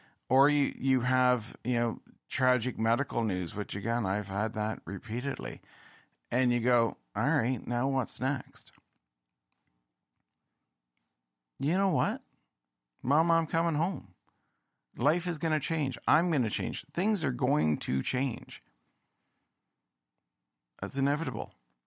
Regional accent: Stratford, Ontario, Canada; here in my hometown of Stratford

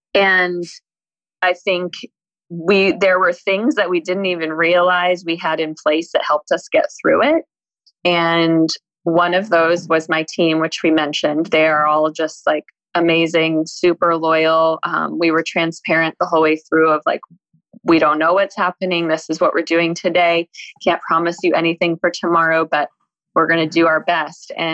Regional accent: Midwest, United States; My dad, I'm from the Midwest. My dad taught me to save and have a nest egg.

